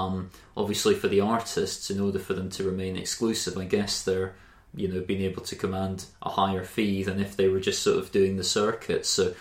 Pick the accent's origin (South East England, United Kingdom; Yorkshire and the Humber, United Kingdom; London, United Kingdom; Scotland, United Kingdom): Scotland, United Kingdom; growing up in Scotland